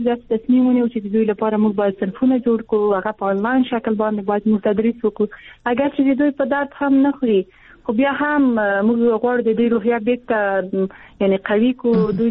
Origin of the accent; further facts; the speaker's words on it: Afghanistan; زه په افغانستان کې پیدا شوی یم زه د افغانستان یوه نجلۍ یم